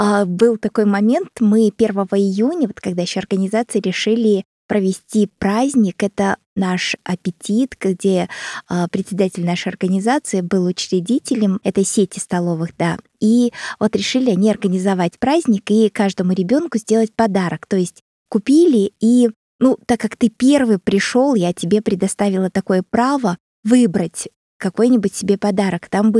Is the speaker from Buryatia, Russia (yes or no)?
yes; Ulan-Ude, Buryatia, Russia; О нашего говорю, потому что тоже можно сказать, что это мой родной город Улан-Удэ.